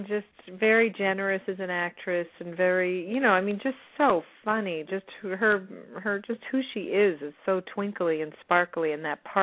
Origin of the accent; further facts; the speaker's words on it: Massapequa, New York, United States; born there; but I was born in Massapequa, Long Island, where Alec Baldwin and Jerry Seinfeld are from as well